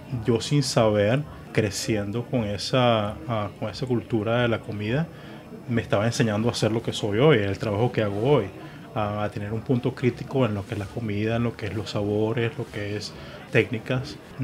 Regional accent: Puerto La Cruz, Anzoátegui, Venezuela; also born or lived in Margarita; Yo nací en Margarita y muy joven nos mudamos a Puerto La Cruz.

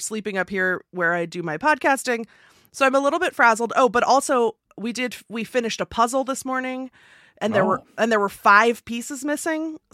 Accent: Seattle, Washington, United States; And it was like, and I grew up in Seattle and I'm like, I'm offended.

